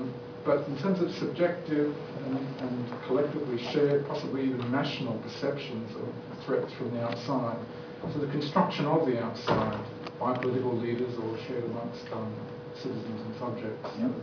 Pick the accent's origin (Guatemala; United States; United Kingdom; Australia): Australia; Being Australian, I can say this